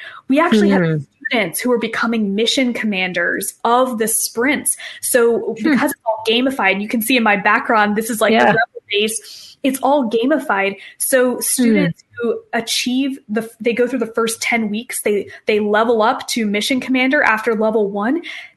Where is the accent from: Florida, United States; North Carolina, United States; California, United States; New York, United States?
North Carolina, United States; Asheville; And me as a homeschooler, I grew up in Asheville, North Carolina. So in my town, we actually had a really wonderful homeschool community.